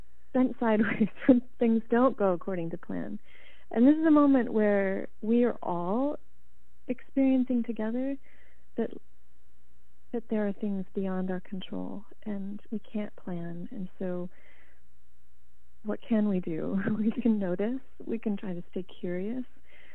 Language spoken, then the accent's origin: English; Haiti; I grew up in Haiti as a kid, locked up on a missionary compound plenty of times